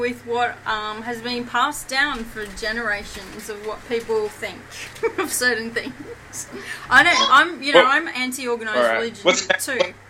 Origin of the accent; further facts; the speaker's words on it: Bougainville, Papua New Guinea; moved away; Yeah, well, it was the closest school to where we just moved, when we moved here from Bougainville Island in Papua New Guinea, so, yeah.